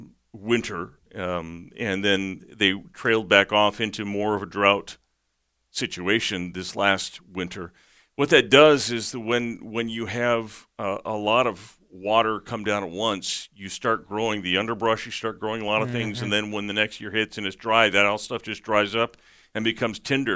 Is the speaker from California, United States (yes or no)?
yes; Santa Cruz, California, United States; I'm from Santa Cruz.